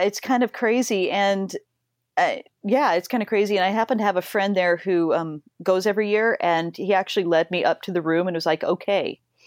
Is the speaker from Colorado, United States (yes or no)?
yes; Colorado, United States; Yeah, so I mean, I grew up in Colorado, and up in a little tiny mountain town outside of Manitou Springs